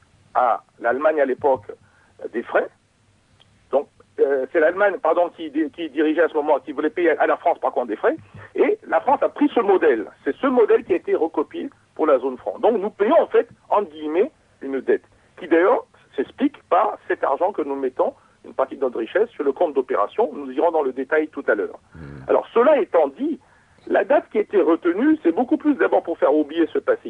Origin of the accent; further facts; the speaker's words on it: Algeria; je viens de l'Algérie